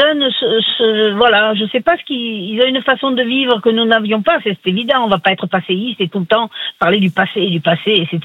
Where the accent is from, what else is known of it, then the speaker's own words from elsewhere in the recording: Marseille, Provence-Alpes-Côte d'Azur, France; now in Cher, France; Je suis une Marseillaise qui a immigré dans le Cher.